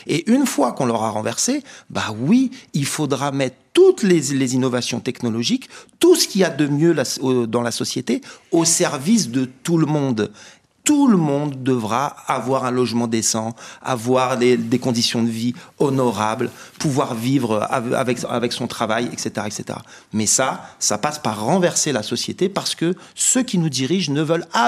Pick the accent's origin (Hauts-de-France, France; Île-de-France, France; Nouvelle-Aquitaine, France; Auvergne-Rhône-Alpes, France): Île-de-France, France; Saint-Michel-sur-Orge; born there; moi je suis né en banlieue parisienne, dans une banlieue populaire à Saint-Michel-sur-Orge. J'ai travaillé pendant 10 ans en Seine-Saint-Denis en tant qu'enseignant. Ensuite, je suis parti à Mayotte 4 ans, où j'ai travaillé.